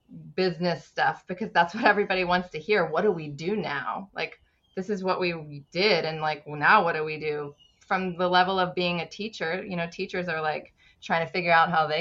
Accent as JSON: {"language": "English", "town": "Philadelphia", "region": "Pennsylvania", "country": "United States", "tie": "born or raised there", "also_born_or_lived": "California", "lives_now": "St. Petersburg, United States", "said": "I grew up in Philadelphia area and then lived in California and San Diego for a while before moving here in 2006"}